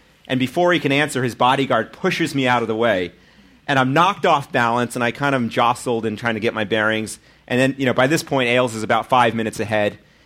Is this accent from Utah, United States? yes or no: no; New York City, New York, United States; I said, oh, I'm a reporter from New York City. And he said, oh, well, what's your name? And I said